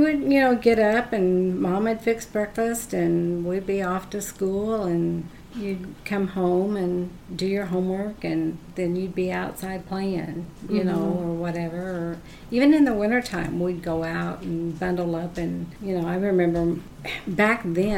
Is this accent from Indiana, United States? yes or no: yes; Evansville, Indiana, United States; Evansville.